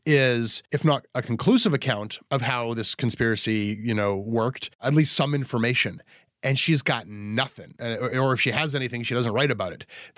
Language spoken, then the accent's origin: English; Canada; they're coming to me because I'm a Canadian who's known to some Americans in the media.